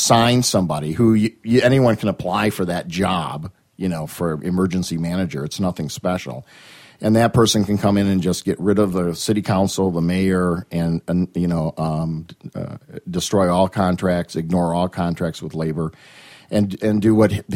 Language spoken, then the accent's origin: English; Paterson, New Jersey, United States; because I came from Paterson, New Jersey, another town destroyed post-industrial.